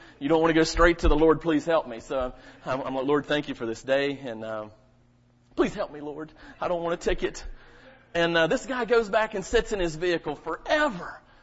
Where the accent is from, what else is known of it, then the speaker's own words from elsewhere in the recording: the South, United States; And growing up in the South, you hear so much about Southern hospitality, right?